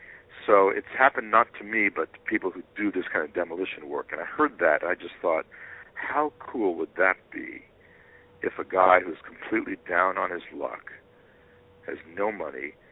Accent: Boston, Massachusetts, United States; That's right. Well, it's my hometown. It's, you know, I love writing about Boston.

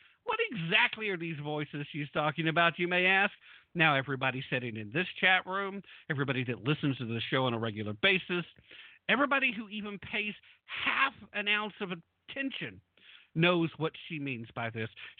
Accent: Tennessee, United States; what's that mean to me? That means I'm going back to Tennessee.

